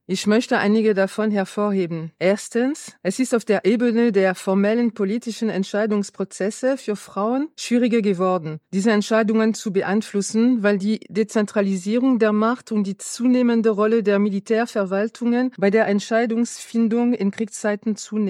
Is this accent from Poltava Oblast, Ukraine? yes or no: yes; Poltava Oblast, Ukraine; moved away as an adult; dass russische Truppen an die Grenze meiner Heimatregion Poltawa waren